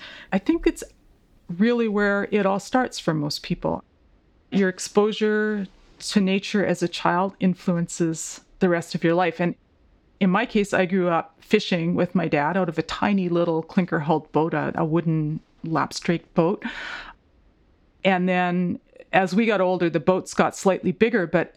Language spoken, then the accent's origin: English; Vancouver, British Columbia, Canada; I grew up in a big city. I grew up in Vancouver.